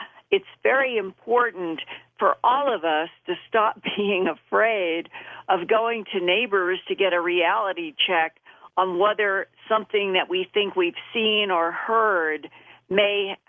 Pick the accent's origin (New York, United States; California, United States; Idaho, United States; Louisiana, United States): Idaho, United States; Boise; born or raised there; also born or lived in Philadelphia